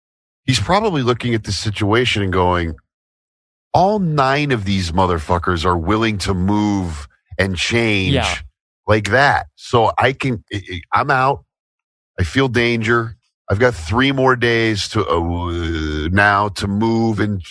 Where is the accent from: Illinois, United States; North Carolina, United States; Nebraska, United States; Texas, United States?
Nebraska, United States; first of all, we're both from the Midwest, right? I grew up in Nebraska.